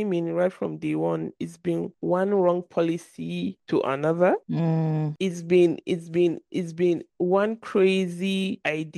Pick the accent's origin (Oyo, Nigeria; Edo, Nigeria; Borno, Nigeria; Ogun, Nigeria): Borno, Nigeria; Maiduguri; But other states like Maiduguri, my home state, it's 700 and stuff upwards.